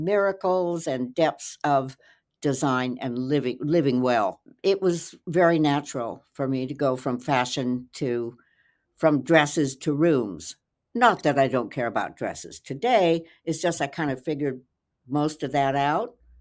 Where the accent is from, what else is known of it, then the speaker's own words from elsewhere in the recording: California, United States; moved away as an adult; Well, I'm a Californian, went to USC, party girl, had a great time there, flunked out, moved to New York to work for Women's Wear Daily and W, and they sent me to Paris